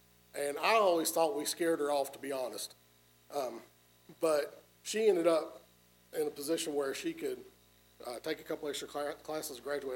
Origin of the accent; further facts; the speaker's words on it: North Carolina, United States; I grew up over in Forsyth County in Louisville.